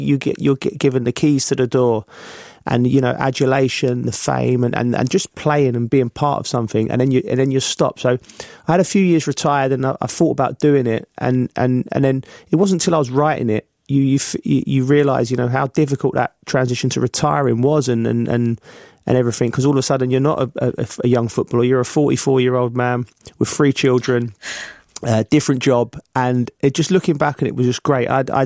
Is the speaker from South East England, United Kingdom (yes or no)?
no; Kentish Town, London, United Kingdom; You know, like I said, I come from Kentish Town, which I'm really proud of.